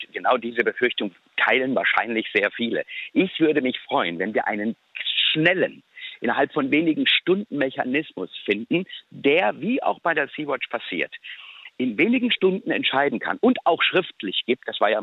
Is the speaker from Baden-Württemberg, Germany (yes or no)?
no; Saxony, Germany; Ich komme aus Sachsen und ich weiß